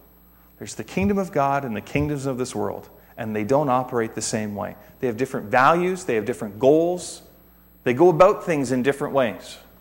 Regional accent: Ontario, Canada; I grew up in Waterloo County.

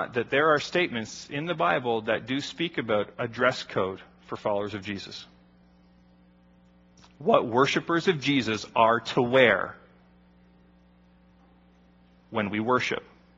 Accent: Ontario, Canada; I grew up in Waterloo County, okay? So I grew up in old order Mennonite country.

